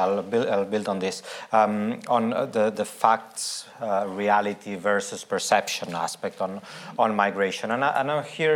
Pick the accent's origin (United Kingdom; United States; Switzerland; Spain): Spain; English is a second language; But with migration, and I come from Spain, so migration in Spain has never been a truly emotional fact